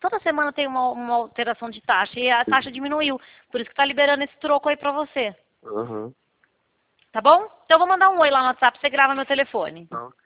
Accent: Araras, São Paulo, Brazil; eu sou de Araras, eu trabalho na cidade de Lima, mas eu sou daí, viu?

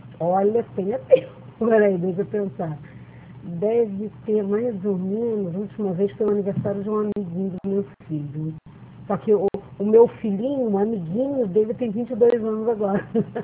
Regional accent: Rio de Janeiro, Brazil; Eu sou carioca também.

